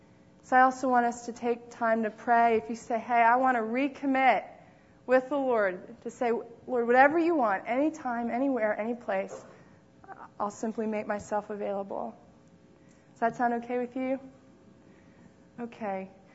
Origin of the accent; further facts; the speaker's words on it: United States; I grew up in America too, so I know there was this man